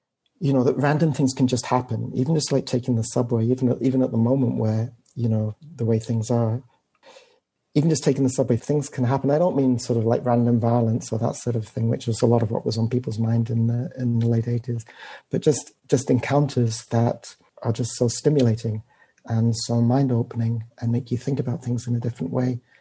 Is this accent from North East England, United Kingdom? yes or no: no; London, United Kingdom; now in United States; I came from London, and when I first came